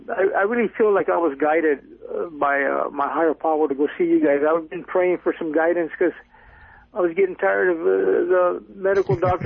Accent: San Diego, California, United States; born there; Well, I was born in San Diego.

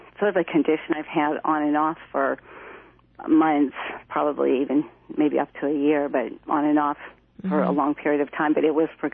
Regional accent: San Juan Capistrano, California, United States; I am from San Juan Capistrano

